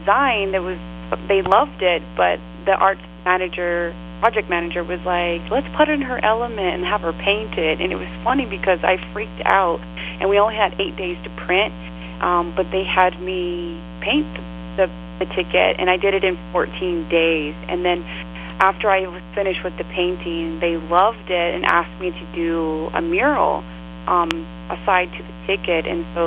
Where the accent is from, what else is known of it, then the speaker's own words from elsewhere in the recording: Glendale, Arizona, United States; being born and raised in Glendale and then being reached out by the NFL to be the marquee artist for the Super Bowl last year